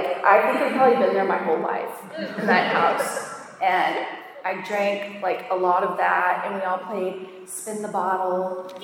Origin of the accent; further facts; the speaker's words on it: Florida, United States; I grew up in Florida. So I'm from Pinellas County.